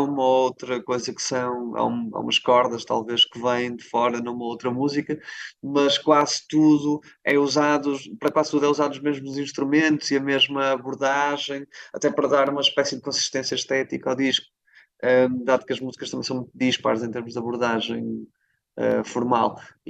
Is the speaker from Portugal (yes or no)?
yes; Barcelos, North, Portugal; now in Porto, Portugal; não estão em casa nem no Porto, como estou, nem em Barcelos, de onde eu sou, na verdade